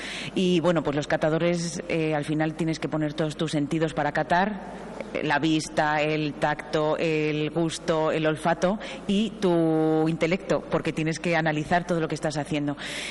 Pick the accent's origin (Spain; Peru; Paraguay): Spain; Salamanca, Castile and León; como buena salmantina